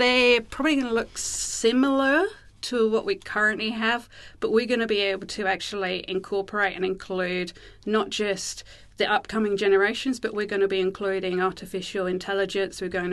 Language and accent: English; England, United Kingdom; born there; I'm English born.